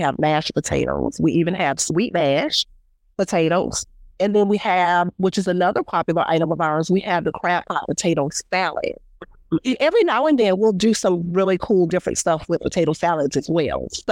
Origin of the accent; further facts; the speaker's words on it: Jacksonville, Florida, United States; born and raised in Jacksonville, and blue crabs just were not my thing.